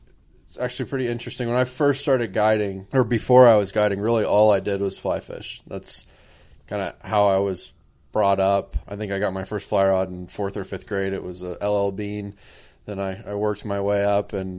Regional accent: Florida, United States; I used to be a fishing guide. I grew up in Southwest Florida.

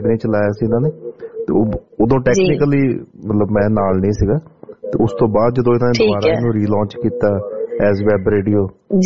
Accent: Hoshiarpur, Punjab, India; ਅਸੀਂ ਇਕੱਠੇ ਅਸੀਂ ਪਟਿਆਲੇ ਇੱਥੇ ਆਏ ਸੀ, ਇਹ ਨਵੇਂ ਸ਼ਹਿਰ ਤੋਂ ਸੀ ਤੇ ਮੈਂ ਹੁਸ਼ਿਆਰਪੁਰ ਤੋਂ

